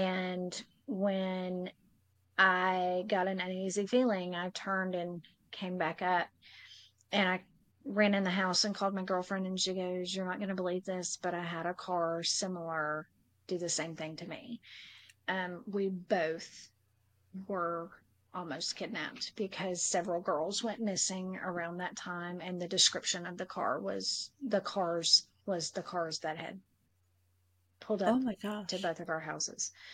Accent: Erin, Tennessee, United States; I grew up in Erin, Tennessee, which is a really small town in Tennessee. It's very rural. I was probably one of the only native in our town besides my parents.

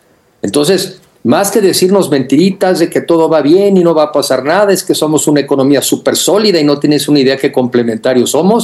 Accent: Mexico; nosotros mismos como mexicanos no estamos exigiendo un mejor gobierno

